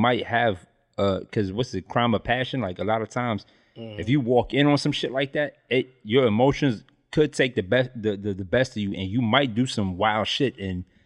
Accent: Bronx, New York, United States; we didn't have no white people in the Bronx.

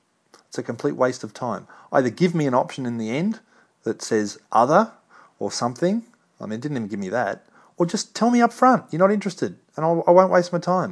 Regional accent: Australia; Now, if you can't tell from my accent, I'm not from the US, I'm from Australia.

